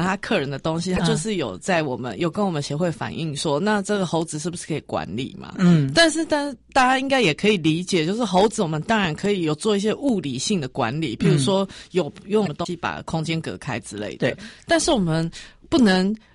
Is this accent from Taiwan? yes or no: yes; Taiwan; 我们台湾人真的是也很喜欢出国玩啦，